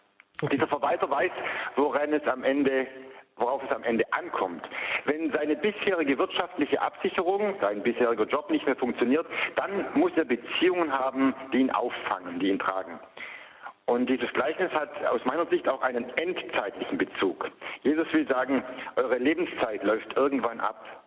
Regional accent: Baden-Württemberg, Germany; now in Rome, Italy; Ich komme ja aus dem Schwarzwald und war auch oft in Österreich Skifahren.

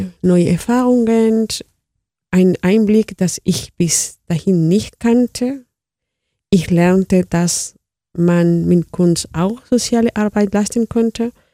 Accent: Chile; Hätte ich die Verbindung zu Chile verloren.

